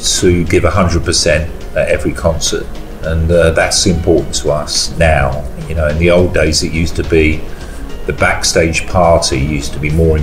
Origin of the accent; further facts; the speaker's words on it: Ireland; now in London, United Kingdom; I married a girl from my hometown, an Irish girl. So that's why I stayed at home.